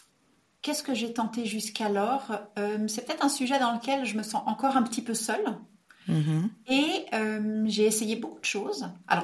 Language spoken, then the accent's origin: French; Switzerland; Chez nous, en Suisse, ça s'appelle une fiduciaire.